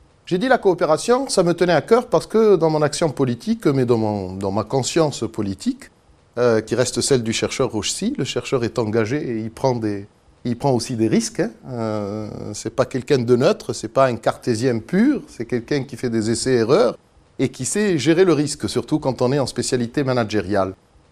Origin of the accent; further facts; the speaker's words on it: Tunisia; born there; depuis Carthage en Tunisie, mon pays natal